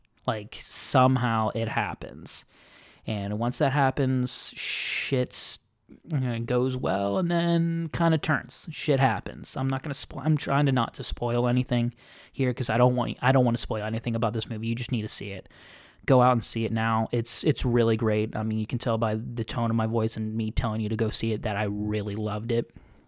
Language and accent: English; United States; I'm an American, okay?